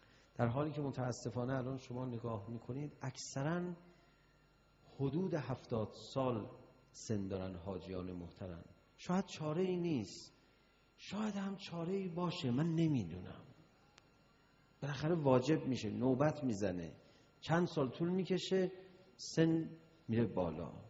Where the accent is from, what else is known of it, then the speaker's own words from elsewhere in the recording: Iran; بعد اون میدونست ما ایرانی هستیم